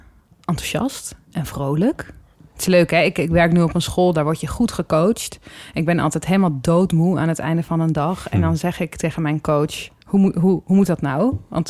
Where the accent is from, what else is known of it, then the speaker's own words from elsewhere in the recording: Drenthe, Netherlands; moved away as an adult; now in Amsterdam, Netherlands; En ik kwam uit Drenthe en ik weet niet of jullie dat weten, maar daar wonen maar 4 mensen.